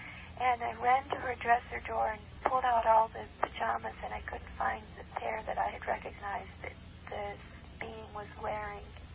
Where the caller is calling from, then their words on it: California, United States; The west side off of Sepulveda and Rose or Overland area.